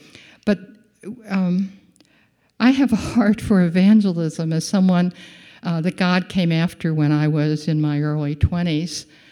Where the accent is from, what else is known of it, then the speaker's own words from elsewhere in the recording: Pennsylvania, United States; I'm from Eastern PA. You know, pretzels and scrapple and stuff you miss when you don't have it.